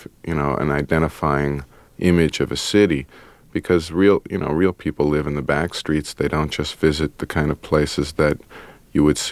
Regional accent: Akron, Ohio, United States; Well, I grew up in Akron, Ohio, so I think I have some kind of innate nostalgia for, like, post-industrial landscapes or something.

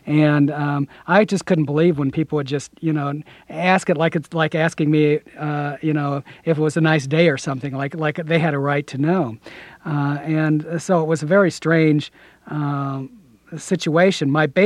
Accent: Ann Arbor, United States; I grew up in Ann Arbor, Illinois, which was at that time extremely conservative part of the country.

